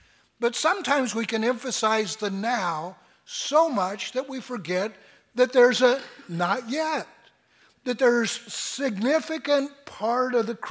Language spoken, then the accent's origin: English; California, United States; moved away as an adult; now in Canada; I grew up in Southern California, no French there, and so I was almost 40 when we moved to Quebec, and I undertook the very painful process of learning French.